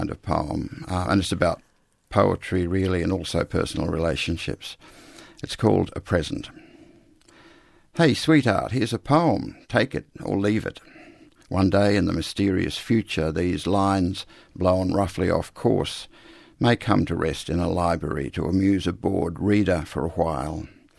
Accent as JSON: {"language": "English", "country": "Australia", "accent": "Australian", "said": "I read poems by Rimbaud, Baudelaire, Verlaine, Mallarmé in French with my Australian accent into a computer"}